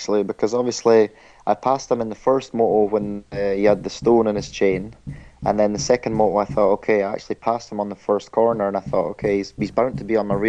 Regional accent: United Kingdom; I think as a British rider, you can't beat it. You got your home crowd behind you

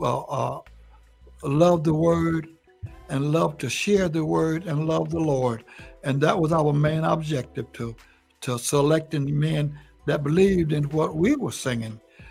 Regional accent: Georgia, United States; now in North Carolina, United States; well, I'm from Georgia. That's where I was born, right out of Atlanta, Georgia.

